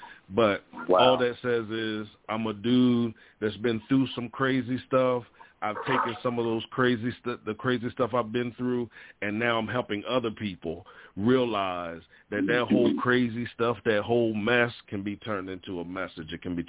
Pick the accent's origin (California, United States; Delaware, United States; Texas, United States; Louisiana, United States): Delaware, United States; As they said, I am from a little town, a little state called Delaware. We're right next to Philly, Jersey, New York.